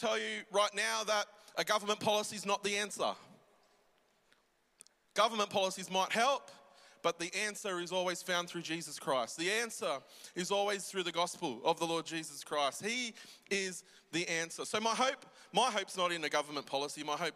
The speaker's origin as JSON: {"language": "English", "town": "Sydney", "region": "New South Wales", "country": "Australia", "tie": "born or raised there", "said": "I grew up in Sydney in the western suburbs, in a suburbs called Mount Druitt."}